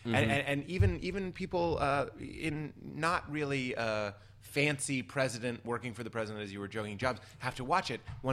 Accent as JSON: {"language": "English", "town": "Boston", "region": "Massachusetts", "country": "United States", "said": "Well, I'm from Boston."}